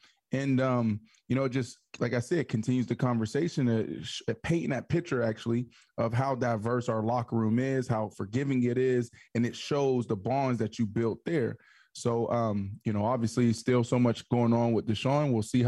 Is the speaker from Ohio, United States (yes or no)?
no; Pittsburgh, Pennsylvania, United States; my team too, because I'm from Pittsburgh.